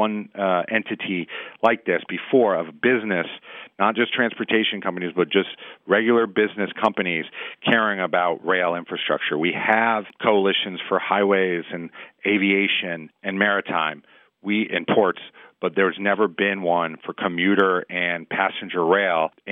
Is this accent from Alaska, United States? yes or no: no; Scranton, Pennsylvania, United States; I'm from Scranton.